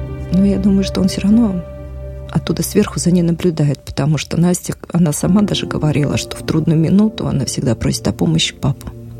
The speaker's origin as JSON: {"language": "Russian", "town": "Lipetsk", "region": "Lipetsk Oblast", "country": "Russia", "said": "Я говорю, вот мы из Липецка, мы жены."}